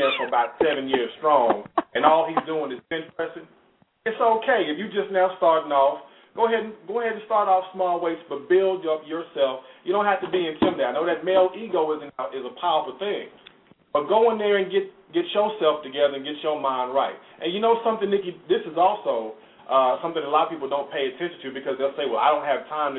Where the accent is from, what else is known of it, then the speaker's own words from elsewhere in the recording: Kansas City, United States; I'm from the Midwest in Kansas City.